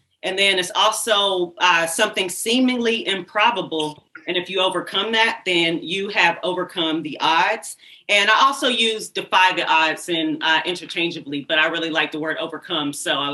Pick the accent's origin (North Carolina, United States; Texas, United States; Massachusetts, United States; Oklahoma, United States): North Carolina, United States; Charlotte; now in Los Angeles, United States; I'm from Charlotte, North Carolina, all the way across the country.